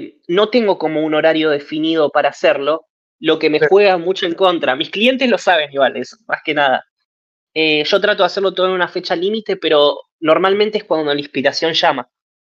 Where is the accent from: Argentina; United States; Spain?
Argentina; Merlo, Buenos Aires Province; Yo soy de la ciudad de Merlo. Es una ciudad dentro de la provincia de Buenos Aires, digamos, es como de sur, ¿no? Pero nada, es un partido muy grande. Y no, acá simplemente sí, toda la vida viví en Merlo.